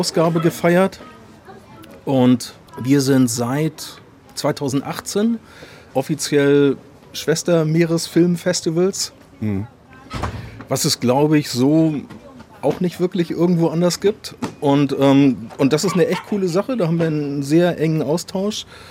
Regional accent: Kiel, Schleswig-Holstein, Germany; Ich glaube, als Kieler kann man der Faszination mehr eigentlich nicht entkommen, oder?

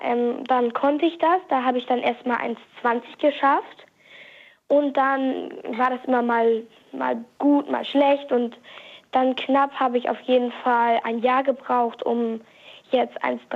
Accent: Germany; Ich komme aus Neckefeld in der Nähe von Hamburg.

